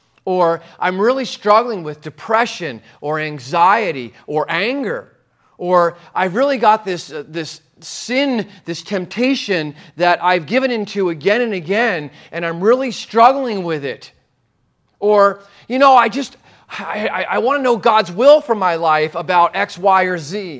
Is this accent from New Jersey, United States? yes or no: yes; New Jersey, United States; You forgot, I'm from Jersey, and I was just there for 3 weeks.